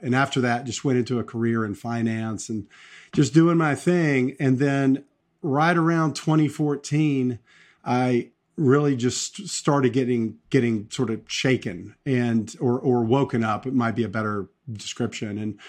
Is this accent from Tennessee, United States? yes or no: yes; Tennessee, United States; I grew up down here in the South, grew up in Tennessee, and just had a normal kind of middle class, you know, upbringing.